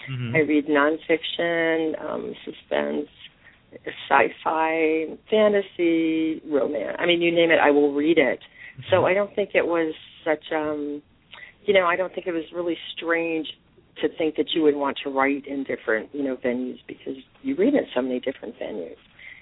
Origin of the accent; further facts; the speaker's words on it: Miami, Florida, United States; So I grew up in Florida. I'm in Miami and I very much still love my home.